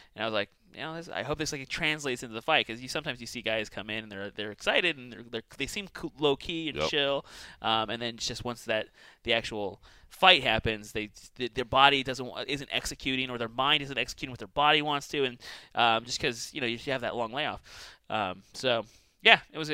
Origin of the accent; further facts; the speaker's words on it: California, United States; now in Boise, United States; I wasn't born here. I spent 15-ish years. And I was originally from California